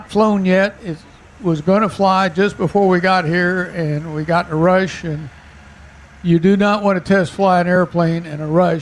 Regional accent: Kansas City, Missouri, United States; I'm from Kansas City, but I'm on the board of a museum at Marshall, Missouri.

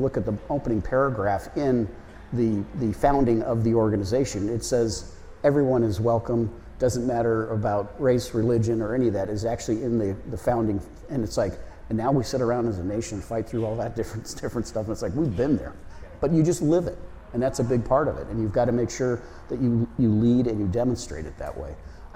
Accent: California, United States; I was from Southern California. Don't hold that against me. I'm now a Midwesterner.

